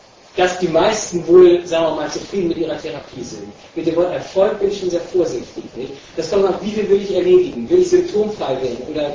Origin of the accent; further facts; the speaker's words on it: Frankfurt, Hesse, Germany; Ich komme hier aus Frankfurt